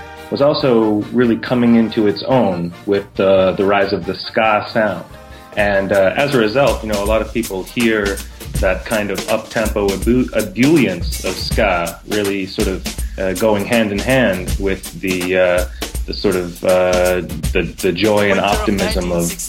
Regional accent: Cambridge, Massachusetts, United States; I'm a musicologist from Cambridge, Massachusetts.

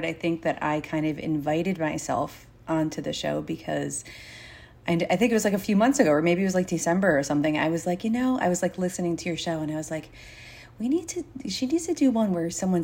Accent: Waterford, Connecticut, United States; I started, you know, working in restaurants when I was 15 in a little pizza place in my hometown in Waterford, Connecticut.

